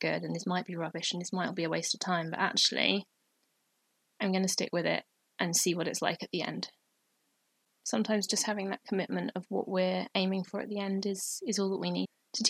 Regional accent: England, United Kingdom; certainly I've experienced in the culture where I grew up in England as a millennial

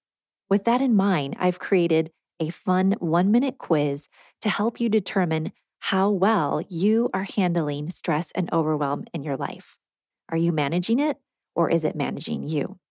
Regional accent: Illinois, United States; She's from Iowa. I'm from Illinois.

